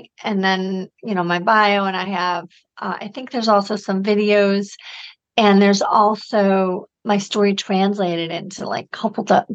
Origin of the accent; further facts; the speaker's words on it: Michigan, United States; So I'm from Michigan, where we never had a single rape exception, a single law.